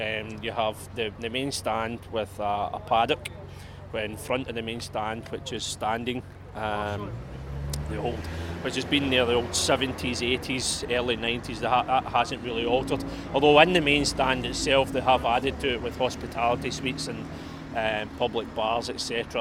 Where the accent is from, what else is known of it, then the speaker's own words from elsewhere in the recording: Ayr, Scotland, United Kingdom; I'm actually from Ayr in Scotland